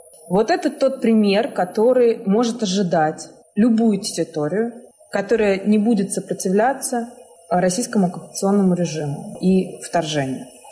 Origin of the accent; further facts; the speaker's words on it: Ukraine; born there; also born or lived in Chechnya; я родилась в Украине, это моя родина.